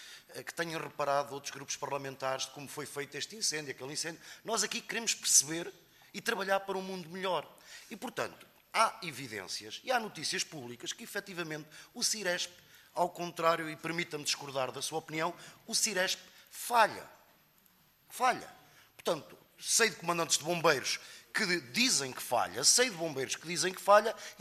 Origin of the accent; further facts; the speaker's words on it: Centro, Portugal; Eu sou da Zona Centro, de Dragão Grande